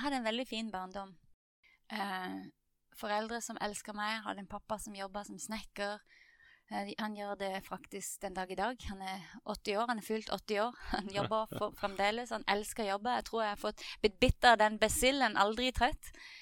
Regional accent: Lyngdal, Agder, Norway; also born or lived in Farsund; jeg ble født der i Farsund og vokste opp i Lyngdal, og jeg kommer fra en kristen familie, oppvokst i en menighet som heter De Frie Evangeliske Forsamlinger, Betania i Lyngdal.

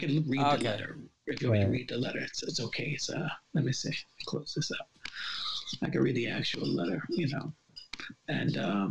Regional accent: New York, United States; I don't, you know, I'm a New Yorker.

